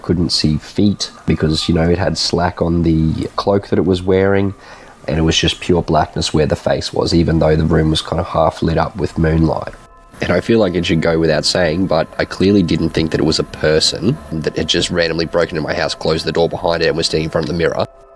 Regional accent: Brisbane, Queensland, Australia; I'm from Brisbane, Australia.

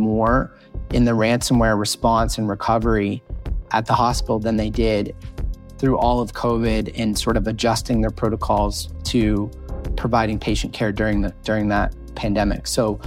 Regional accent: Vermont, United States; There was a hospital actually from my home state of Vermont there

